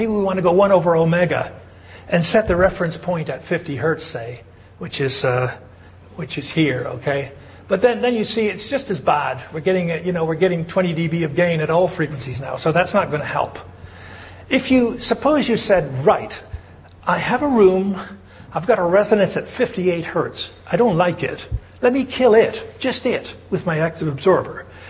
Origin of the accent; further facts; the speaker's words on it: Missouri, United States; and I'm from Missouri, right?